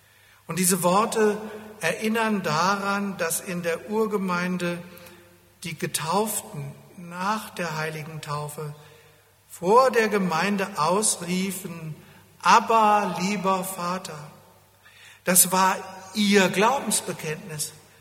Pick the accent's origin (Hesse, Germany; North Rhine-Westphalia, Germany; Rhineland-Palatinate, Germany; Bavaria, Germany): Hesse, Germany; Ich stamme aus Hessen, da hieß es Baba, ei Baba.